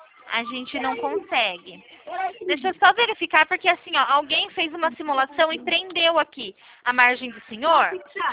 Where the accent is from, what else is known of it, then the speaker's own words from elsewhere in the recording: São Paulo, Brazil; não sou do Rio de Janeiro, sou de São Paulo.